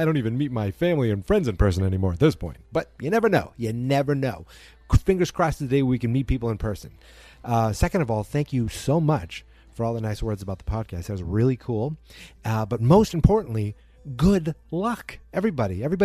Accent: Massachusetts, United States; accent: Boston; I told you I am a slow reader, with my Boston accent, I am a slow reader.

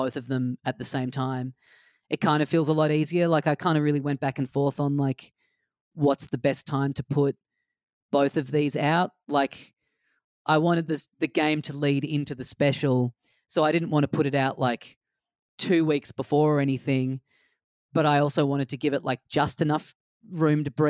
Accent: Australia; why would that ever have happened when I'm an Australian comedian?

